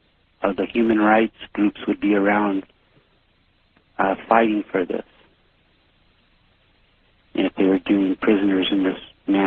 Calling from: San Diego, California, United States; I'm calling from San Diego.

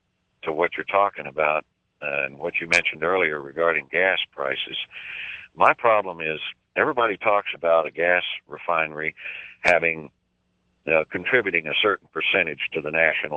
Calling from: San Antonio, Texas, United States; did I tell you … from San Antonio?

